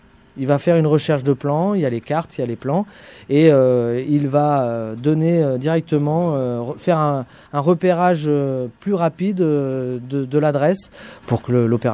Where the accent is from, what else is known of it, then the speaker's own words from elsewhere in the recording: Nouvelle-Aquitaine, France; Moi, je suis originaire de la Vienne.